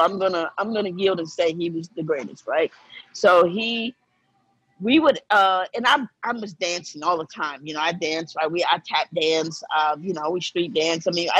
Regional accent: New York, United States; I grew up in New York pizza. But you know what? Because for the thing for New Yorkers is the thin crust, which is the complete opposite of Chicago pizza.

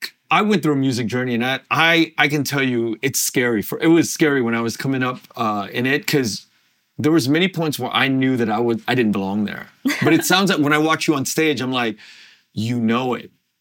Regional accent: California, United States; You know, when you think about growing up in Orange County, you have two cultures. You have the Vietnamese culture and you have a very white culture.

